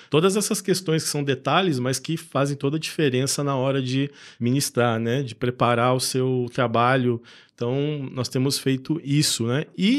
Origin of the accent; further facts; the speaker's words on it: Curitiba, Paraná, Brazil; now in São Paulo, Brazil; Eu sou de Curitiba.